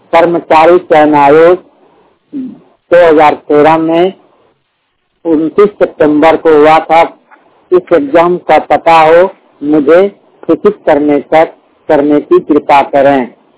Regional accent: Boriya, Bihar, India; ग्राम बोरिया पोस्ट सनौला जिला भागलपुर में बिहार का रहने वाला हूँ।

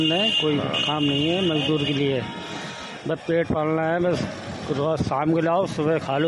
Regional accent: Orai, Uttar Pradesh, India; now in Delhi, India; उरई के रहने वाले।

